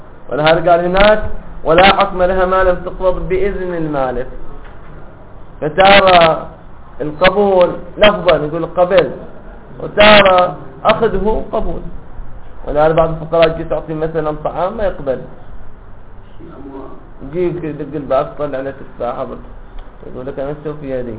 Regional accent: Dammam, Eastern Province, Saudi Arabia; يعني حين أعطيك مثلا، عندنا في الدمام

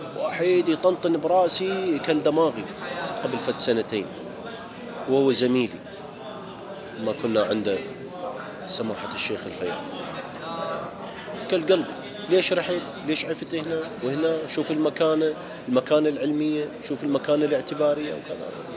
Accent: Najaf, Najaf Governorate, Iraq; أنا ابن النجف، أنا طالب النجف، أنا دارس النجف،

